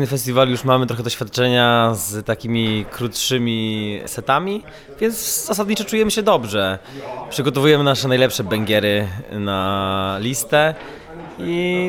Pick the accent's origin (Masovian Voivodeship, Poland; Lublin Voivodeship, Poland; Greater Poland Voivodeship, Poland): Lublin Voivodeship, Poland; Lublin; Nie jesteśmy z Warszawy, jesteśmy z Lublina, więc...